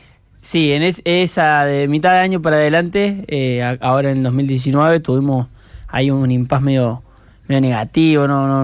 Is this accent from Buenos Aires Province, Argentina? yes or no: no; La Cumbre, Córdoba, Argentina; la gente del pueblo, mi pueblo, La Cumbre, tiene 10.000 habitantes, es pequeño